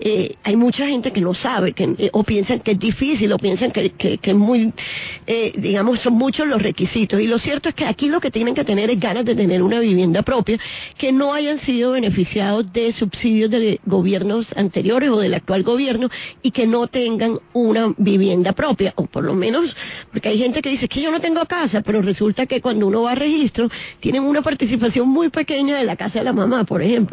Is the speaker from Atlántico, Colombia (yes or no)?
yes; Atlántico, Colombia; Entra a mi tierra, entra al Atlántico.